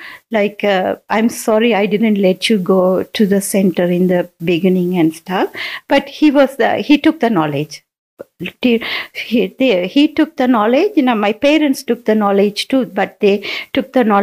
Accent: Canada; I'm from Canada, by the way.

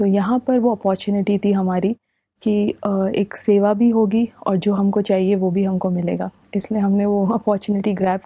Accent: Mumbai, Maharashtra, India; now in Mount Abu, India; मुंबई में ही हमारा जन्म हुआ, पले बड़े, सारी स्कूलिंग और कॉलेज सब कुछ हुआ वहाँ पर।

